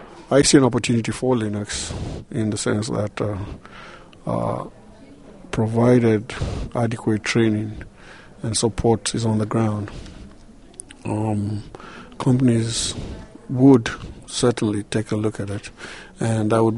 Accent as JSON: {"language": "English", "region": "Lagos", "country": "Nigeria", "said": "Well, I'm from Nigeria, Lagos. I'm from Lagos in Nigeria. That's West Africa."}